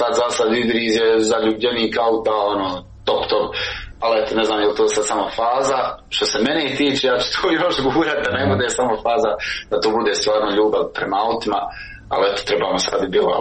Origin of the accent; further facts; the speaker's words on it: Bosnia & Herzegovina; now in Switzerland; Sa Idrizom smo u stvari došli iz Bosne do Švicarske, znaš, znači sa njim smo opet veliko putovanje, 10 dana smo putovali